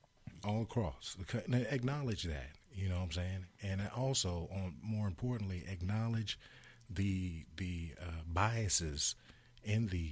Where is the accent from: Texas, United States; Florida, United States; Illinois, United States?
Florida, United States; Jacksonville; I'm from Jacksonville, Florida. You know, the city's named after Andrew Jackson.